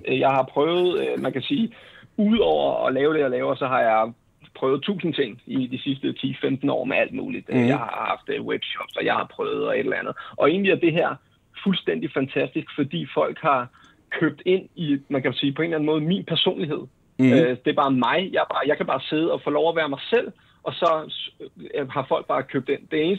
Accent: Vestegnen, Capital Region of Denmark, Denmark; Jeg er fra Vestegn.

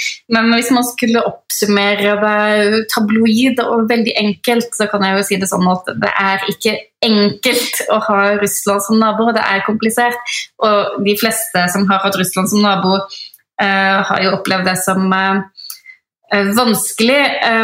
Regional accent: Ølen, Vestland, Norway; i Fatland Ølen, der jeg kommer fra

